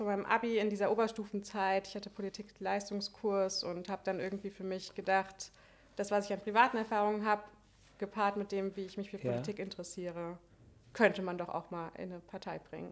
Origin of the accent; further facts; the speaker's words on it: Rhineland-Palatinate, Germany; now in Mainz, Germany; ich bin auf dem Hunsrück aufgewachsen